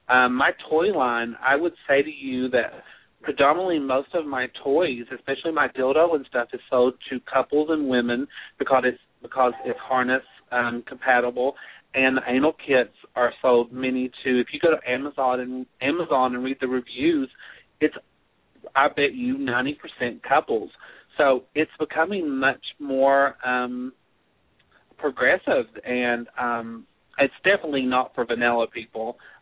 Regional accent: the South, United States; I'm from the South. I moved back to Kentucky about 5 years ago

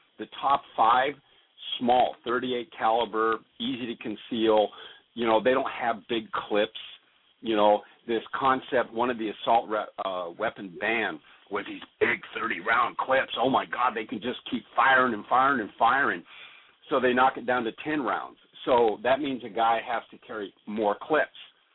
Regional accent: Alaska, United States; I'm from Alaska.

